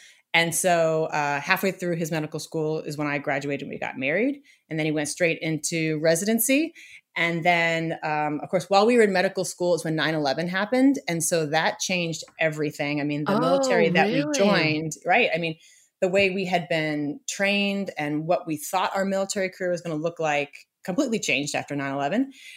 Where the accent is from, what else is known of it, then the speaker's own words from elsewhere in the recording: Massachusetts, United States; I grew up just outside of Boston and I love Massachusetts